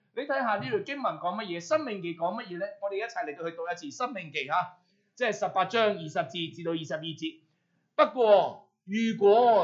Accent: Hong Kong; now in New Zealand; 喺我哋紐西蘭呢一度嘅地方啊，可能好多人咧，我哋係嚟自香港。

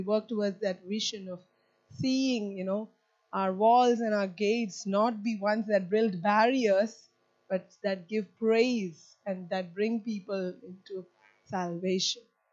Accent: Kerala, India; now in Bangalore, India; I'm Indian. I'm South Indian. I come from what we call in India God's own country, Kerala. But I'm right now based in Bangalore. And so I come from a different faith background.

